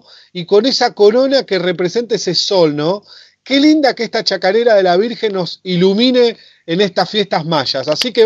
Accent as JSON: {"language": "Spanish", "country": "Argentina", "said": "Somos argentinos."}